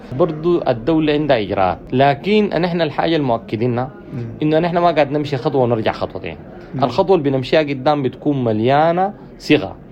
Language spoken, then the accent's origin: Arabic; Sudan; احنا هسي كسودانيين